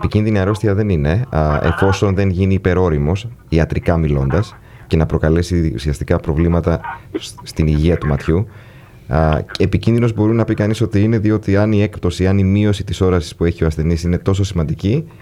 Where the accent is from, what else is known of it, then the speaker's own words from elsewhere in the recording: Menetes, South Aegean, Greece; now in United States; εγώ είμαι, εγώ είμαι από τις Μενετές και από την Αρκάσα.